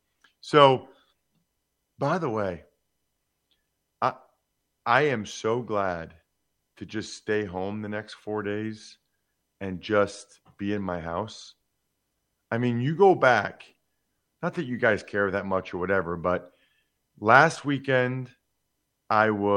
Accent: Reading, Pennsylvania, United States; Wednesday, I drive to my hometown of Reading, Pennsylvania.

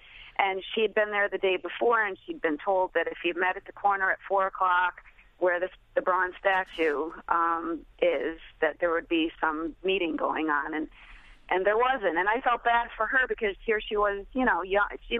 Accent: New York, United States; although I'm a New Yorker, upstate New Yorker, not in the need of New Jersey.

